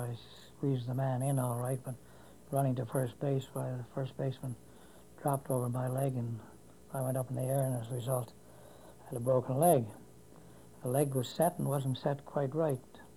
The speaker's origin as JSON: {"language": "English", "town": "Sudbury", "region": "Ontario", "country": "Canada", "tie": "born or raised there", "said": "Well, I was born and raised in Sudbury, and 1899, I went to public and high schools here."}